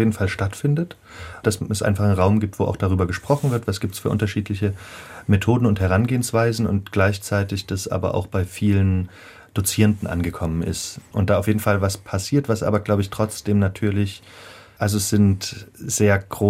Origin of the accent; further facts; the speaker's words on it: Chemnitz, Saxony, Germany; ich habe nach der Schule ein FSJ gemacht in Chemnitz, wo ich herkomme